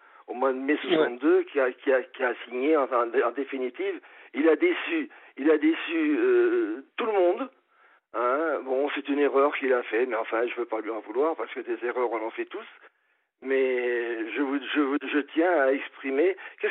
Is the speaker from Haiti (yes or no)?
no; France; je suis un bon Français. Hein. Je suis Français de chousse, machin.